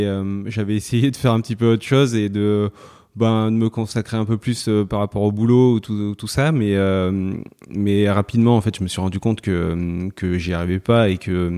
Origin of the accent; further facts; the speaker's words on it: Valence, Auvergne-Rhône-Alpes, France; j'ai 35 ans, je suis né à Valence dans la Drôme et j'habite dans la Drôme. Je suis toujours resté dans la Drôme, très attaché à mes montagnes, à ma région.